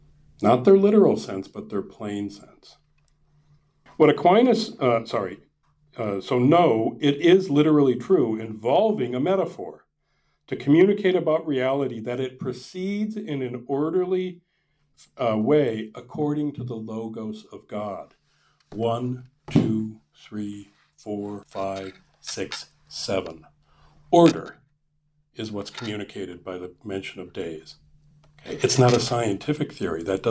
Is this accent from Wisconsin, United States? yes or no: yes; Green Bay, Wisconsin, United States; I grew up in Green Bay, so.